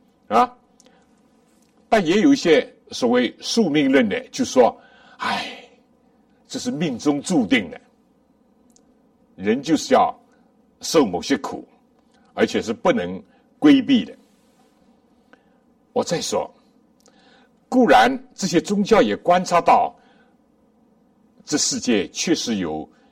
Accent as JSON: {"language": "Chinese", "country": "China", "said": "但作为我们中国人最传统的"}